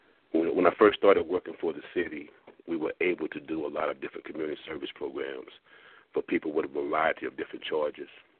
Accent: Myrtle Beach, South Carolina, United States; And growing up in the Myrtle Beach area and always having positive people around me in some aspect

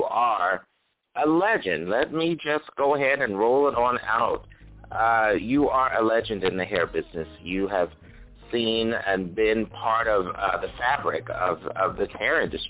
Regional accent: Philadelphia, Pennsylvania, United States; I have to shout out my hometown.

